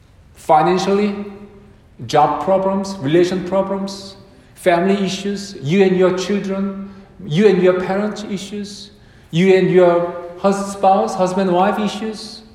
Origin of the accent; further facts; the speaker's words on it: South Korea; English is a second language; now in United States; What about Korea, my home country in Korea? Problem-free country?